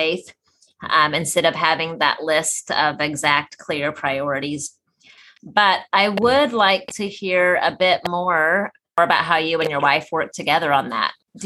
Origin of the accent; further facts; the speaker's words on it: United States; because that is very hard for me to be okay with as an American.